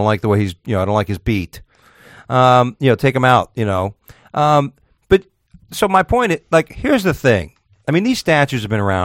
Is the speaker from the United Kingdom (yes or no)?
no; New York, United States; I'm a Yankee. I'm from New York.